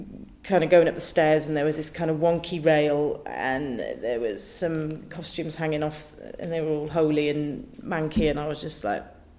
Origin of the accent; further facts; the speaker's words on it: Wales, United Kingdom; It was about being Welsh and being, you know, being wanting to be part of that company